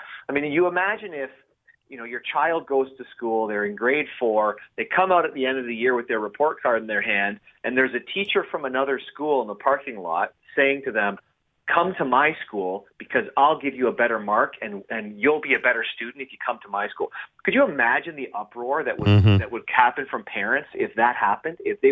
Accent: Canada; I've always felt we've had an identity as Canadian players

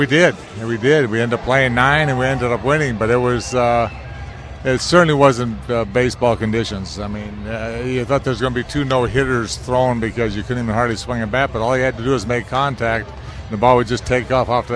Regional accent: Canada; Well, I was just real excited, especially being a Canadian.

